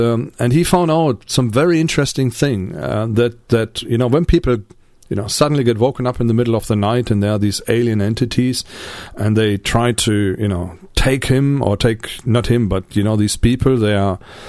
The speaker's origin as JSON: {"language": "English", "town": "Paderborn", "region": "North Rhine-Westphalia", "country": "Germany", "tie": "born or raised there", "said": "in Paderborn, my hometown, we had the British Army was stationed there."}